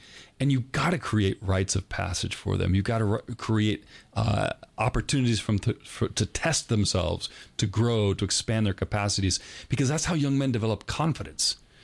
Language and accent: English; Iowa, United States; You're not bringing this up just because I'm from Iowa, are you?